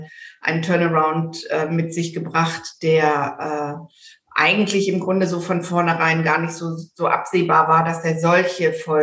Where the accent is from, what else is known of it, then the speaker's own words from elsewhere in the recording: Cologne, North Rhine-Westphalia, Germany; ich komme aus Köln und sitze in Köln und das ist schon eine Ecke weg zu euch.